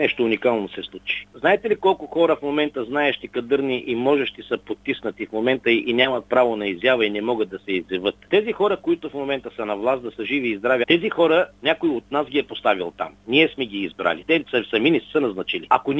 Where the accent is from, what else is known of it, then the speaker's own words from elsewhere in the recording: Veliko Tarnovo, Veliko Tarnovo Province, Bulgaria; аз идвам от Велико Търново, от квартал Света гора.